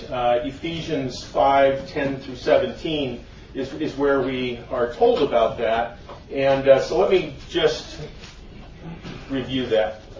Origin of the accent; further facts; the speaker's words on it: Arizona, United States; and I'm from Arizona!